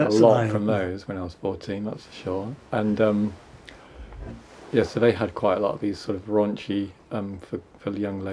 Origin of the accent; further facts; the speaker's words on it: Manchester, North West England, United Kingdom; I grew up in Manchester, near Manchester, My parents were in Manchester. I went to college in Blackpool